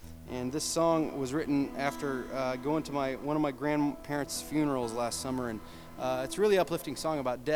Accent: Florida, United States; also born or lived in Illinois; now in Nashville, United States; I was born in Illinois, and I grew up in Florida, and I live in Nashville, and I really like Richmond.

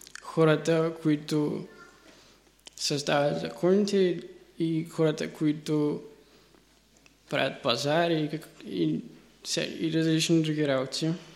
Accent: Ruse, Ruse Province, Bulgaria; от УИО, съм от Русе.

